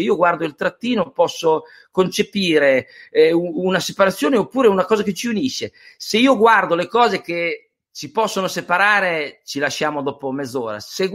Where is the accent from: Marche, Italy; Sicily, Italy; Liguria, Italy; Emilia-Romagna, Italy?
Emilia-Romagna, Italy; Riccione; Noi siamo di Riccione, io e di Rimini, mia moglie, no? Noi veniamo dall'Emilia Romagna.